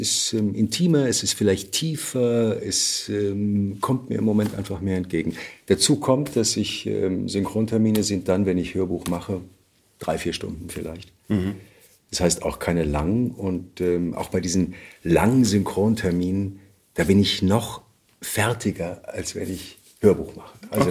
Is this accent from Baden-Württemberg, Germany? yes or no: yes; Baden-Württemberg, Germany; born or raised there; moved away as an adult; also born or lived in Heidelberg / Saarbrücken